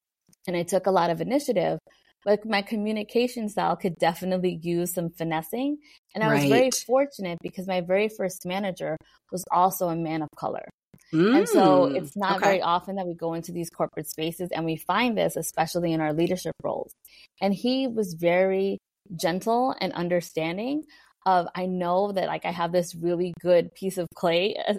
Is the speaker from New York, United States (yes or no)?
yes; New York City, New York, United States; accent: New York; so I grew up in the Bronx and I went into corporate America, I would say very kindly, rough around the edges. So if you think I have a New York accent now